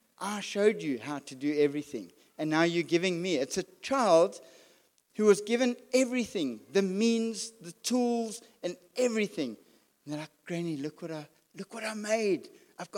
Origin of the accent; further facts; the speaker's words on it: Springs, Gauteng, South Africa; I'm from Springs. I don't even have a university like matric.